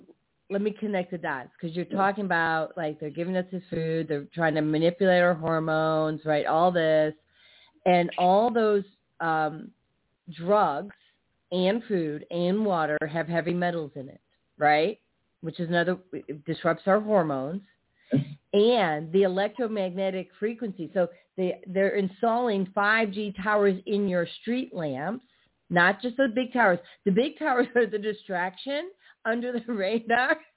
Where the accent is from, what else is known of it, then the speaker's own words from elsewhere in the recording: Barrington, Illinois, United States; and I grew up in Barrington, Illinois, and my father had these mulberry trees, right, planted in front.